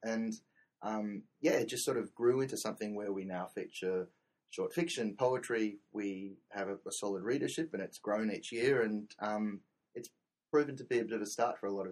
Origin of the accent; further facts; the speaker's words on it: Australia; moved away as an adult; now in New York, United States; So I'm an Australian, as you can tell by my accent, living here in New York. I've been 12 years in the US